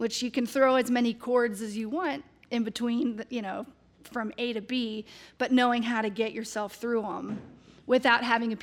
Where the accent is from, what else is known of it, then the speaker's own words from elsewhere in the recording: Cincinnati, Ohio, United States; now in Kentucky, United States; But I live in Kentucky now, so.